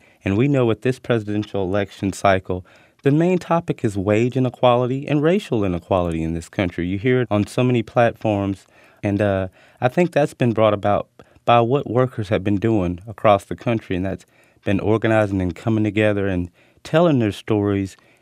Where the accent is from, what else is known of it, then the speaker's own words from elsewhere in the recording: South Carolina, United States; now in Kansas City, United States; I'm in Kansas City, Missouri. I'm from South Carolina, and that's where my mom lives at now.